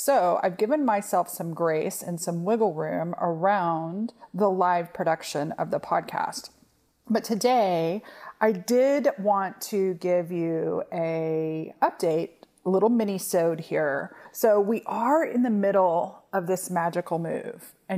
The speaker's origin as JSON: {"language": "English", "town": "Austin", "region": "Texas", "country": "United States", "tie": "born or raised there", "lives_now": "Denton, United States", "said": "Austin is my hometown. I love it. My family lives there."}